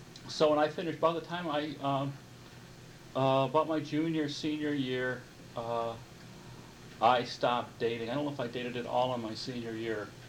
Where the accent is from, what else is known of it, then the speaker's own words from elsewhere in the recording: Grand Rapids, Michigan, United States; born there; I was born in 1942 in August in Grand Rapids, Michigan.